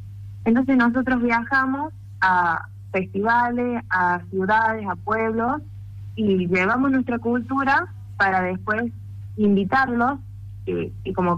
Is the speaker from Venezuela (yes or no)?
no; Villa Dolores, Córdoba, Argentina; Yo nunca salí de la ciudad de Villa Dolores.